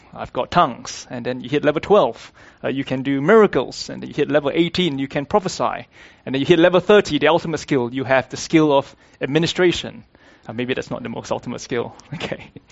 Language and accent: English; Singapore; Many of you would know that I'm from Singapore. That's where I grew up in, and I did university in Singapore.